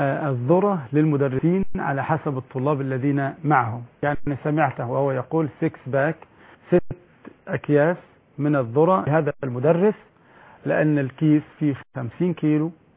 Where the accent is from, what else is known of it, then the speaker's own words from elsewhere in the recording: Egypt; طرمبة اللي نسميها عندنا في مصر طرمبة